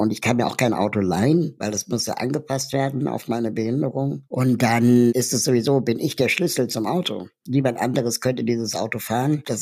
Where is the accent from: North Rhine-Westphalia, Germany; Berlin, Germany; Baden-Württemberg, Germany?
Berlin, Germany; ich bin in Berlin aufgewachsen. Das heißt, ich kenne die Option Land gar nicht.